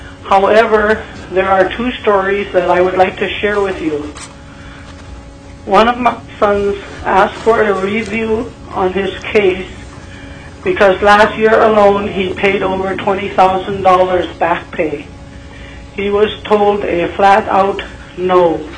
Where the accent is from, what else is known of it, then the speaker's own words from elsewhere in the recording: Fairbanks, Alaska, United States; I'm from Fairbanks.